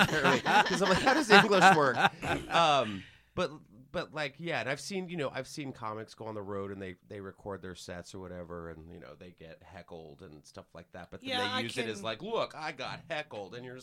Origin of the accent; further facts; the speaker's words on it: Texas, United States; So I was about 12 years old, and I grew up in Texas.